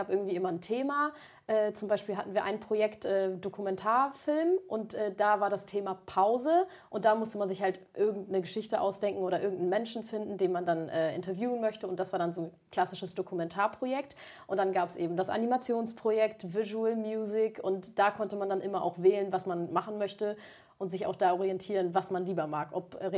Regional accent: Hamburg, Germany; ich komme auch aus Hamburg und meine Eltern ich habe mit meinen Eltern noch zusammen gewohnt

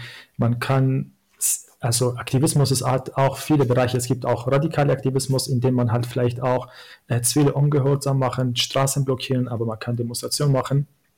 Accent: Syria; German is a second language; now in Germany; Ich komme aus Syrien, ich bin Kurde und als Kurde hat man auch oft sozusagen unterdrückt ist, oder als Kurde war ich auch unterdrückt in Syrien.

